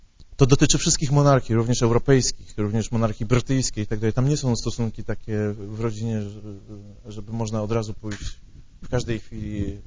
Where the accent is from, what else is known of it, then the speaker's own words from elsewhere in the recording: Szczecin, West Pomeranian Voivodeship, Poland; Urodziłem się w Szczecinie. Pochodzę ze Szczecina. Oczywiście moi rodzice nie pochodzą ze Szczecina